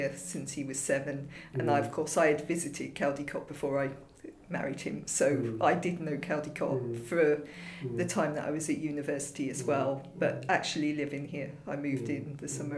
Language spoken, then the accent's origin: English; Basingstoke, South East England, United Kingdom; born there; I was born down in Basingstoke.